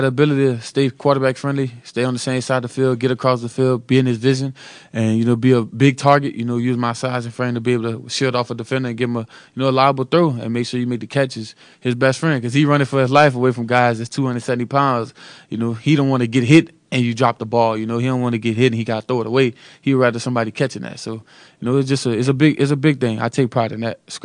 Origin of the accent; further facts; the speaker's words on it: Opelousas, Louisiana, United States; Just growing up in Louisiana, man. Just being a kid from Opelousas that didn't quit on his dream.